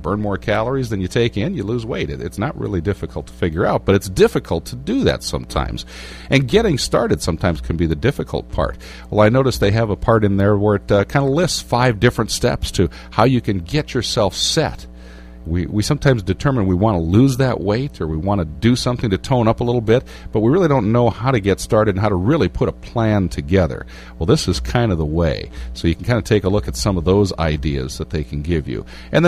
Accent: Iowa, United States; I grew up here in Iowa, you know, we're meat and potatoes people.

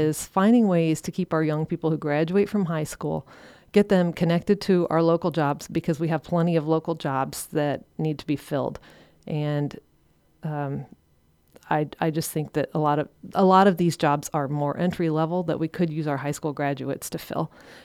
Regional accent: Atlantic, Iowa, United States; I grew up here in Atlantic.

